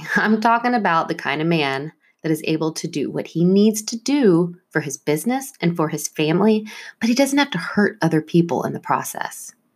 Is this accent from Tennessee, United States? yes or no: no; Texas, United States; Not that there's anything wrong with that. I'm from Texas, y'all.